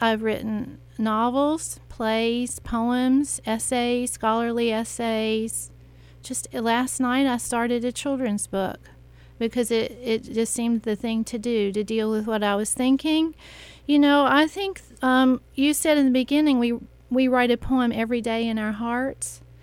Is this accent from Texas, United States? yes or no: no; South Carolina, United States; I am literally from South Carolina. I grew up in South Carolina, North Carolina, but I've been here 22 years, so I'm from here.